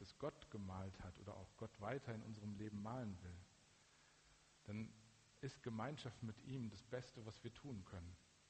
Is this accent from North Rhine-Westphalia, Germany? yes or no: yes; North Rhine-Westphalia, Germany; accent: Ruhrpott German; ich bin im Ruhrgebiet groß geworden. Ne? Und die Art und Weise, wie ich spreche, ich gebe mir, wenn ich hier stehe, immer Mühe, nicht zu viel Ruhrpottdeutsch zu sprechen, aber an manchen Stellen muss es halt sein, weil das emotionaler ist.